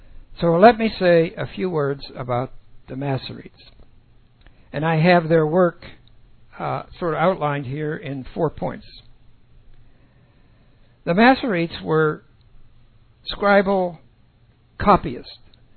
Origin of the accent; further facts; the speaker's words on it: Pittsburgh, Pennsylvania, United States; And as a boy growing up in Pittsburgh, which is totally ethnically diverse